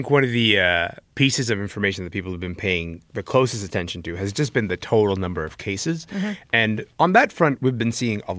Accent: Kingston, Ontario, Canada; That includes my hometown, Kingston. Shout out Kingston.

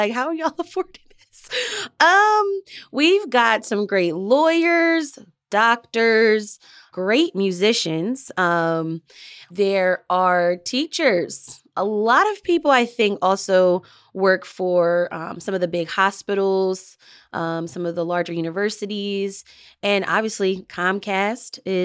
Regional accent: Philadelphia, Pennsylvania, United States; also born or lived in New Jersey; I spent half my life living in northern New Jersey. So technically, I'm half Philadelphian, half New Jerseyan.

